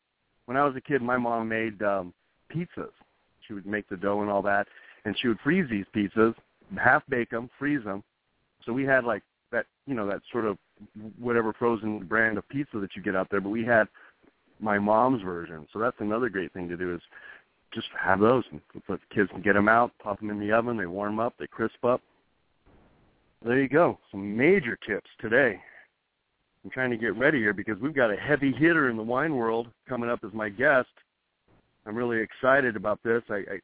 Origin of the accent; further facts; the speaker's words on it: New Mexico, United States; I grew up in New Mexico, and wildfires are just kind of a common thing.